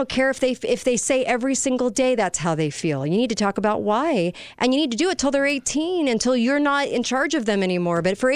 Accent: United States; And this is why I'm an American and I live here.

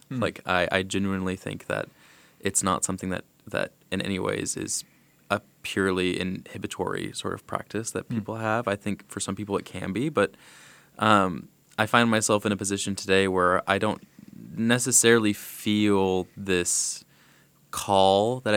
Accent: Arkansas, United States; growing up in Arkansas, going to university in Arkansas, and then just sort of taking this leap over to the Northeast.

